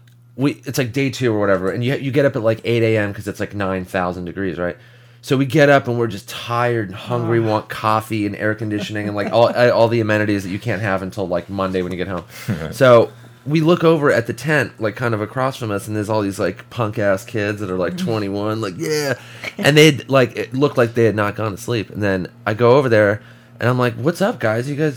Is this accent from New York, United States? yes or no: no; La Crescenta, California, United States; I grew up in La Crescenta.